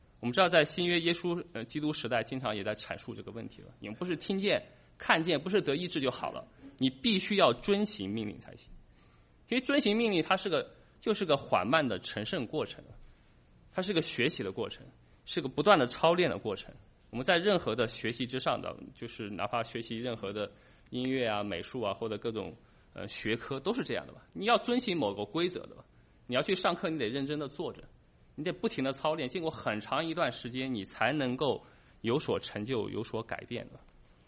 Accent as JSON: {"language": "Chinese", "region": "Shanghai", "country": "China", "tie": "born or raised there", "said": "我在上海长大，上海人就有这种模式的。我从小到大被浸润长大的，"}